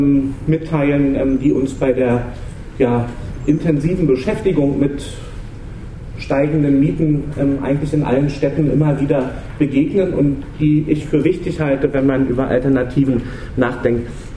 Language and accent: German; Berlin, Germany; Ich klinge ganz deutlich so, als komme ich nicht hier aus der Region. Und das stimmt auch. Bin in Berlin groß geworden, arbeite in Berlin, bin in Berlin in wohnungspolitischen Initiativen aktiv